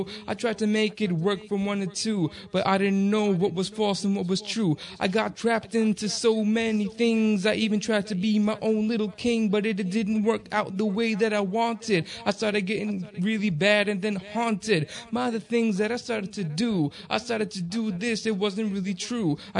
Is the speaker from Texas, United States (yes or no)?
yes; Texas, United States; Teenager, I grew up in Texas. It was very unlikely to find someone like me in a place like that.